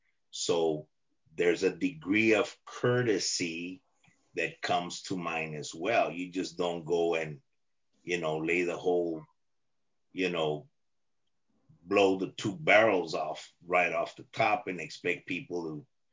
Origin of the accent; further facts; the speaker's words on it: Texas, United States; I was brought up in Texas, and in Texas, hey, you just speak your mind and deal with the facts.